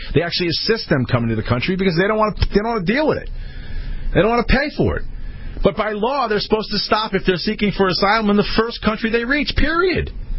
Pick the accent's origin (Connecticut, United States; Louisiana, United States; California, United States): Connecticut, United States; I'm not necessarily a big hockey guy, but, man, I'm from Connecticut, and everywhere you turn today, people had sad faces.